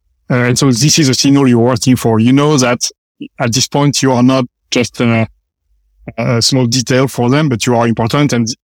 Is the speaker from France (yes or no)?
yes; France; English is a second language; moved away as an adult; now in United States; We are engineers. We come from France